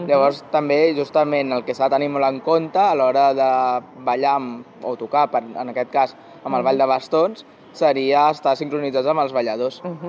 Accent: Barcelona, Catalonia, Spain; sóc del Poble Nou

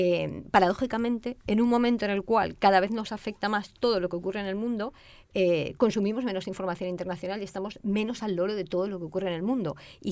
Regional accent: Catalonia, Spain; Y visto sobre todo desde aquí, desde Cataluña

